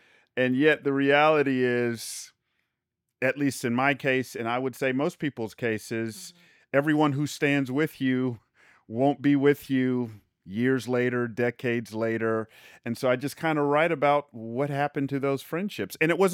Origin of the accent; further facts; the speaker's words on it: Atlanta, Georgia, United States; I grew up down south. I grew up in Atlanta. I'm not picking on Southern folks.